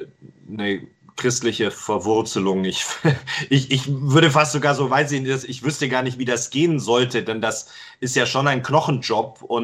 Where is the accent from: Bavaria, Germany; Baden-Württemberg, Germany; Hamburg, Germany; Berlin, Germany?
Baden-Württemberg, Germany; bei mir im Hotzenwald, im Südschwarzwald, wo ich aufgewachsen bin